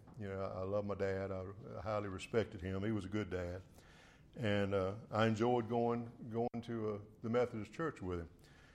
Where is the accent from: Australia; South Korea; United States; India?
United States; Reidsville, North Carolina; Growing up small town Reidsville, growing up, I grew up on Lawsonville Avenue over there. If you know where Lawsonville Avenue School is, I grew up a block from that.